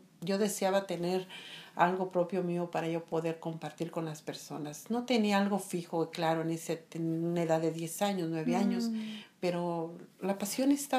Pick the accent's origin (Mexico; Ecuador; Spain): Mexico; Juventino Rosas, Guanajuato; Soy de México, de un municipio juventino, Rosas, Guanajuato, pero de un rancho llamado Tavera, que significa lugar de lumbre.